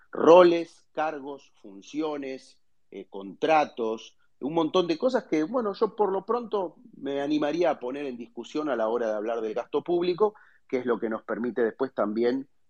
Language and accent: Spanish; Buenos Aires Province, Argentina; Pero como bonaerense digo, este sistema es una trampa y es un bloqueo para el futuro de los habitantes de la provincia